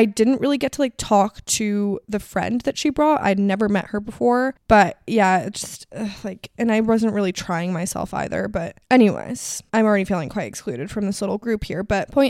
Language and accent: English; Miami, Florida, United States; And I was like, no, I'm from Miami.